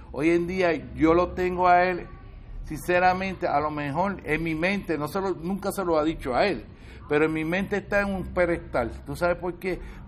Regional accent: Puerto Rico; moved away; Pero yo salí corriendo de Puerto Rico porque yo no podía seguir viviendo en Puerto Rico

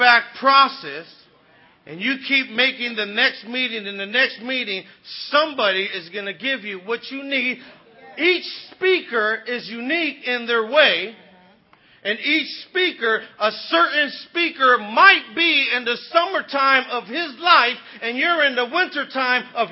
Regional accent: Los Angeles, California, United States; now in New York City, United States; I'm from East L.A. I was born and raised in East L.A. I live out here on the East Coast now. I live in New York City.

